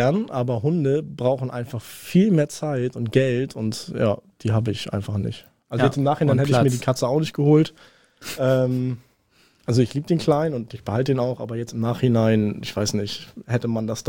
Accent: Pinneberg, Schleswig-Holstein, Germany; also born or lived in Elmshorn; Und dann bin ich in jungen Jahren nach Pinneberg gezogen. Also neben Pinneberg ein Kaff, Borstenhohenrahn, so ein Dorf. Also ein richtiges Landleben hatte ich.

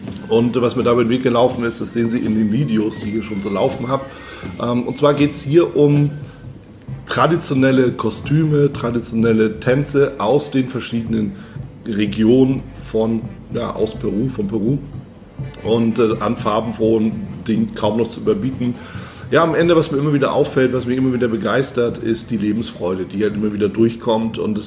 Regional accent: Northern Germany, Germany; für mich als Norddeutscher

